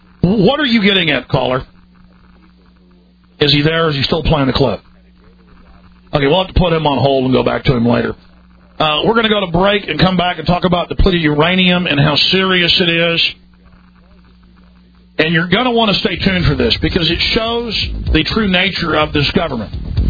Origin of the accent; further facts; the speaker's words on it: Texas, United States; Well, I mean, I'm a Texan, and and you call me a southerner.